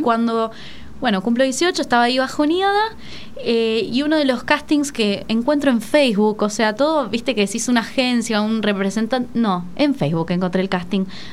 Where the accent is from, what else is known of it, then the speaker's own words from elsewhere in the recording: Devoto, Buenos Aires, Argentina; Yo soy de Devoto, o sea, nunca había ido ahí, siempre por Capital, ¿viste?